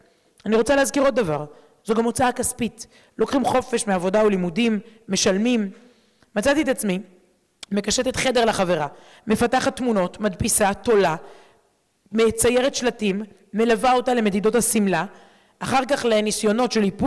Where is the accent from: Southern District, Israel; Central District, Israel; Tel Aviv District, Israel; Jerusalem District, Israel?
Jerusalem District, Israel; Jerusalem; אני סטודנטית מירושלים